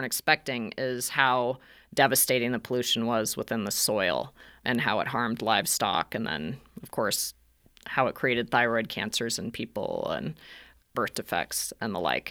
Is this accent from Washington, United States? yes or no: yes; Spokane, Washington, United States; So it's not too far from where I grew up in Spokane, which is in eastern Washington.